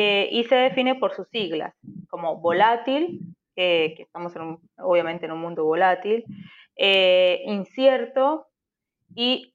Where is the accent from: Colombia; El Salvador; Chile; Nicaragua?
Colombia; Yo soy colombiana y yo siento bastante el mundo VUCA, en Argentina es muy diferente.